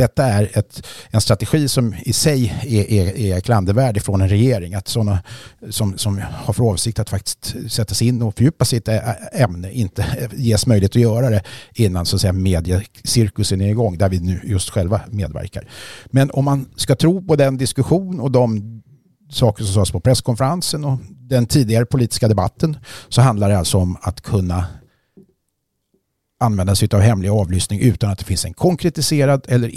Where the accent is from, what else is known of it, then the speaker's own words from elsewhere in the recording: Sweden; så tycker jag att det ändå som svensk medborgare känns lite skönt